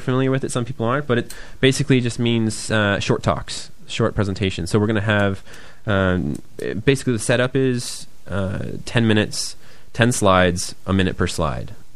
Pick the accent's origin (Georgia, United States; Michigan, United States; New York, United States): Michigan, United States; Detroit; I am from the States, from a state called Michigan, notably Detroit, the city of Detroit. That's where my accent's from. Apparently, some people say I have a soft accent